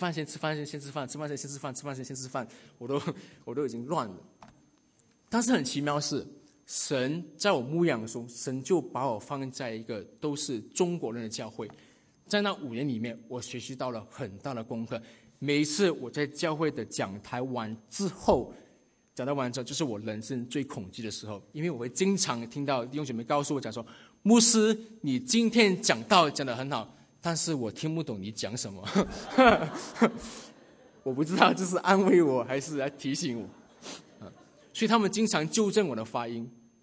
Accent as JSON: {"language": "Chinese", "country": "Malaysia", "said": "我是来自马来西亚的，那马来西亚人可能就很清楚了解什么叫做有限公司，因为我们经常说我们的中文就是有限公司，我们中文讲不好。"}